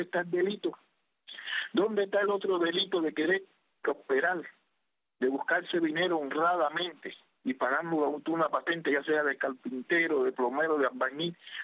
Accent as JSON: {"language": "Spanish", "country": "Cuba", "said": "Te lo digo yo que soy cubano."}